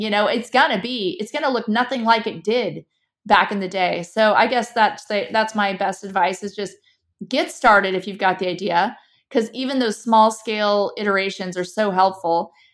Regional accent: California, United States; born there; I was born in California and we're in the North County, San Diego area.

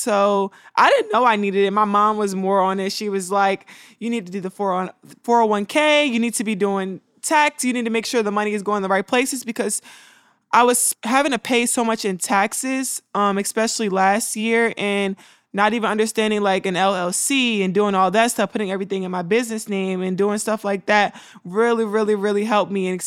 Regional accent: Baltimore, Maryland, United States; I mean, growing up playing basketball, I'm from Baltimore. So I played on outside courts.

